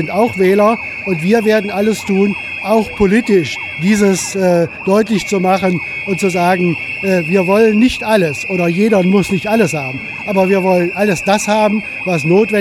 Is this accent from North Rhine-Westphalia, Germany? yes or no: no; Brandenburg, Germany; Ich komme in der Nähe von Berlin, ich von der Selbsthilfegruppe Eichwalde.